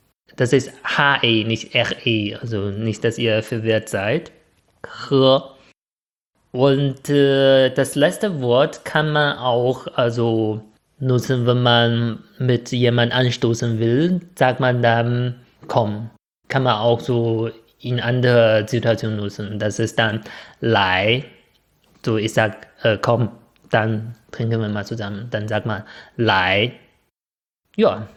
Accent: China; was ich als Chinese ein bisschen häufiger vom Deutschen so gefragt höre

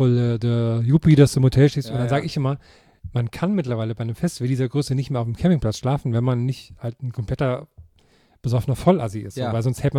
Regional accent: Thuringia, Germany; Das war früher immer in meiner Heimat in Thüringen

